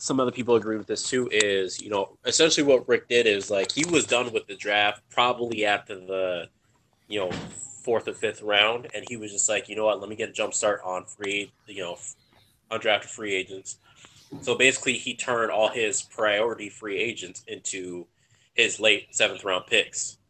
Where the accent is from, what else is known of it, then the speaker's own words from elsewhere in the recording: Nigeria; because I'm Nigerian as well as him. But he is Igbo, and I'm Yoruba